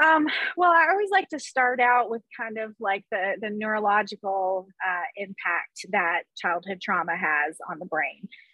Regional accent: Alabama, United States; I'm country, I'm from Alabama

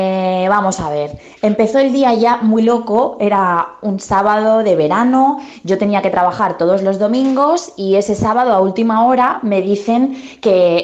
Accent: Barcelona, Catalonia, Spain; oye, que quiero salir de fiesta, que soy de Barcelona

